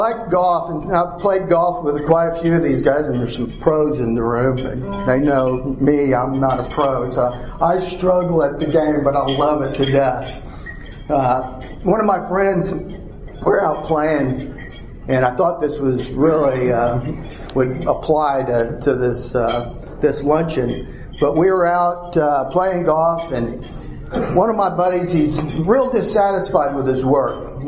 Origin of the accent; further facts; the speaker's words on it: Mango, Florida, United States; I was born in Tampa, Florida, 1 week after my mother came from Cuba.